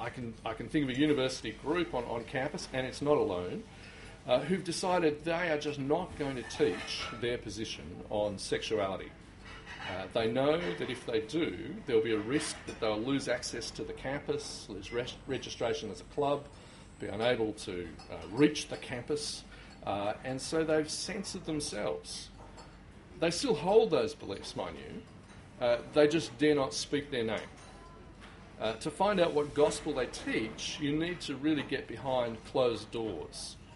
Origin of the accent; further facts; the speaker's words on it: New South Wales, Australia; Now, I'm from the North Shore, not from the inner West.